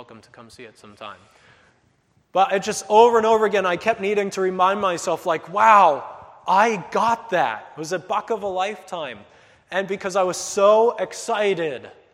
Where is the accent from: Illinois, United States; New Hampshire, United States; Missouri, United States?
New Hampshire, United States; I grew up in New Hampshire hunting, so I remember the time I shot my big buck at 13 years old